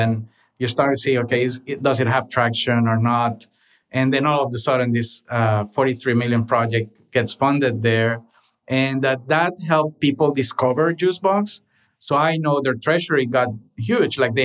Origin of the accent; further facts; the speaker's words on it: Honduras; English is a second language; moved away as an adult; now in Los Angeles, United States; So I was born and raised in Honduras.